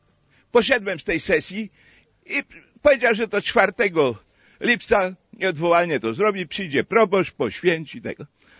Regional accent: Kazimierzów, Masovian Voivodeship, Poland; jestem ze wsi Kazimierzów, gmina Kałuszyn.

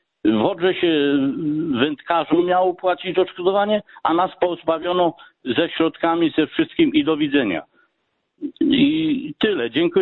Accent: Żabno, Lesser Poland, Poland; bo się pomyłkowo połączył ja z Żabna i oni z Żabna, do Nowego Korczyna

